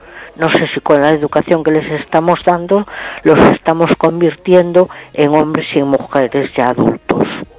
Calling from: A Coruña, Galicia, Spain; de Coruña.

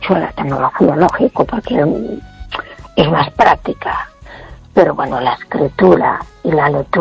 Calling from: A Coruña, Galicia, Spain; de Coruña.

